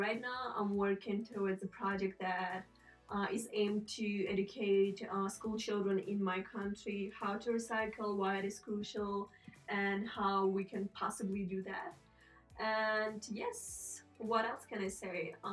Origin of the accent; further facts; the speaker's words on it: Ukraine; moved away as an adult; now in United States; I'm from Ukraine. I'm 20 years old and currently studying marketing at National Technical University in Ukraine. Right now I'm at Wharton Institute, which is in Boulder